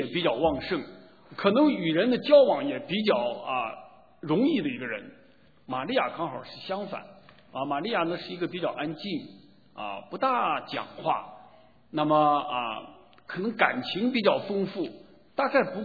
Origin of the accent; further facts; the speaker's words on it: China; 我们中国人呢，在传统里边，当有一个人家里有一个人去世以后，通常会在家里设一个灵堂。